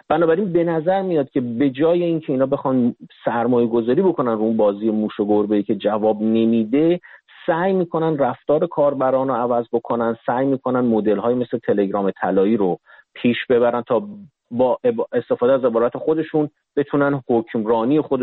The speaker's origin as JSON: {"language": "Persian", "country": "Iran", "tie": "born or raised there", "said": "در ایران به دنیا اومدم و بزرگ شدم"}